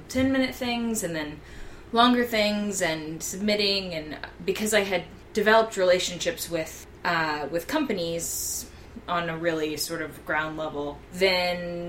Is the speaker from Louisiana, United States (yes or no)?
yes; Louisiana, United States; now in Chicago, United States; So I'm from Louisiana, like both of you guys, and I went to LSU, like both of you guys.